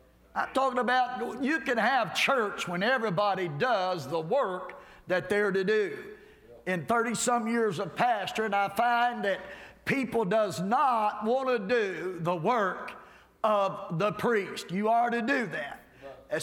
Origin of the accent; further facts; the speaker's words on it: Kentucky, United States; I love it. I'm from Kentucky. You wouldn't know that talking to me. But I love Florida. I pastored in Florida